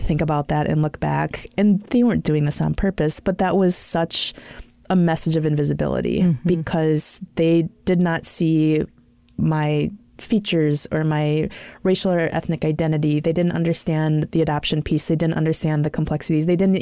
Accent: Oakdale, Minnesota, United States; I grew up in Oakdale, Minnesota.

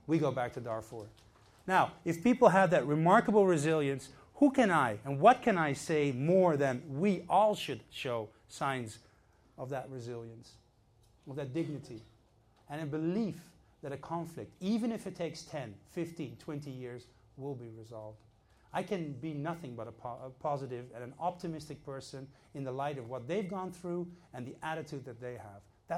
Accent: Netherlands; English is a second language; moved away as an adult; I came from Holland, where we have these socialistic crazy stuff going on.

